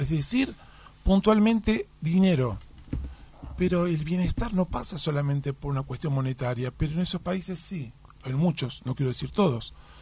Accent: Argentina; Acá somos argentinos, y por supuesto tenés un país que hemos bendecido a los inmigrantes que han llegado a nuestras tierras. Y en mi caso particular, yo también soy hijo de inmigrantes.

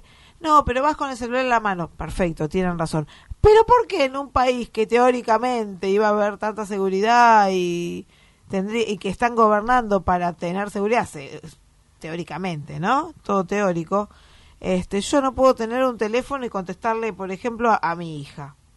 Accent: Buenos Aires, Argentina; Y porque nosotros estamos cerca del Bajo Flores. Yo soy de Parque Chacabuco.

